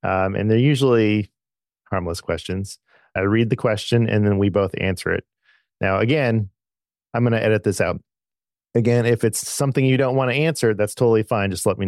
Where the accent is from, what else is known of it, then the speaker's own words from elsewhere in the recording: Los Angeles, California, United States; I grew up in the Los Angeles area, and we would go with my cousin deep sea fishing.